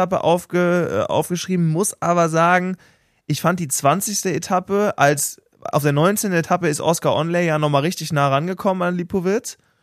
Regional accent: Germany; Ich finde, man macht als Deutscher, und irgendwie haben das vor allem auch wir Deutschen

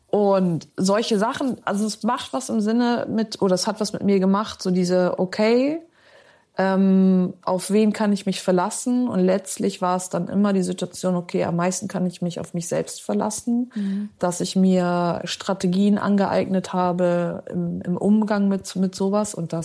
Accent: Stade, Lower Saxony, Germany; Das ist übrigens in der Nähe von Stade, wo ich geboren bin. Da bin ich groß geworden. Und da bin ich jetzt quasi, also zumindest habe ich meine Meldeadresse schon mal

